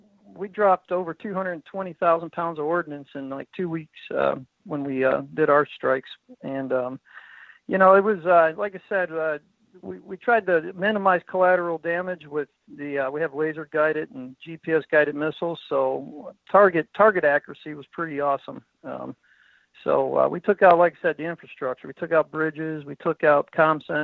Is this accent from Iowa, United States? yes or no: no; Chicago, Illinois, United States; And for the record, yeah, I am from Chicago, the North Side.